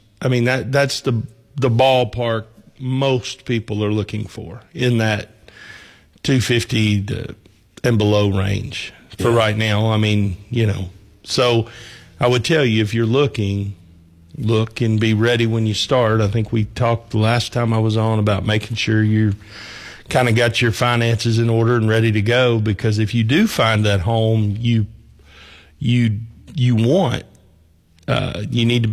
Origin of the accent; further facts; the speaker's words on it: Kentucky, United States; kind of growing up in Western Kentucky, I was used to Kentucky and Barkley Lake and maybe Cumberland every once in a while